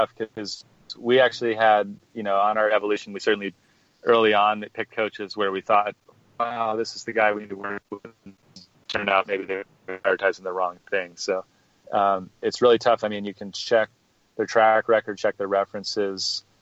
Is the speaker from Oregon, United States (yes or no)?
yes; Oregon, United States; but I grew up mostly in Oregon, so I went to school, kind of in state